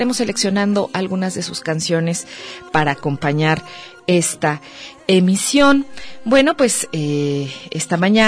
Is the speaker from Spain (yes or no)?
no; Mexico; me pregunto, como muchos mexicanos, ¿por qué no se termina de caer este país? Desde Guadalajara